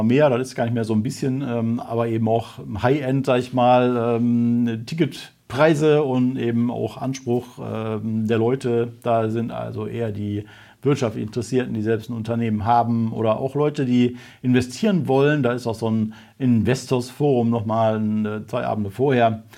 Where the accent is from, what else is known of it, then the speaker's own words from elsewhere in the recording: North Rhine-Westphalia, Germany; also nicht nur Wuppertal, sondern die anderen bergischen Kollegas aus meiner Heimat dürfen auch mitkommen